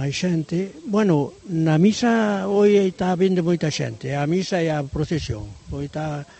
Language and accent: Galician; Vestilleiros, Galicia, Spain; De aquí, de al lado.